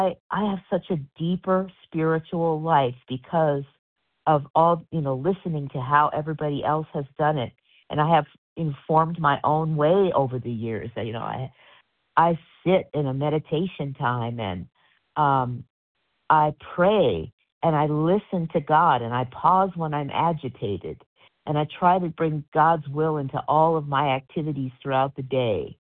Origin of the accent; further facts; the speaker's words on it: Palmdale, California, United States; I am from Palmdale, California, which is in the county of Los Angeles.